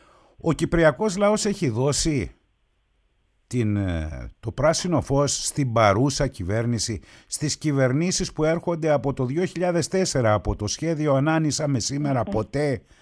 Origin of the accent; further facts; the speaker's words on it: Thessaloniki, Central Macedonia, Greece; Η ιδιαίτερη πατρίδα μου, η Θεσσαλονίκη, σήμερα γιορτάζει την απελευθέρωσή της